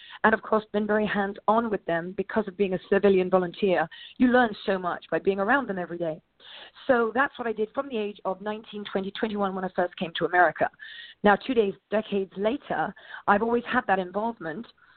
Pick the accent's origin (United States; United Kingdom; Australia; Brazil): United Kingdom; England; he knows I'm English.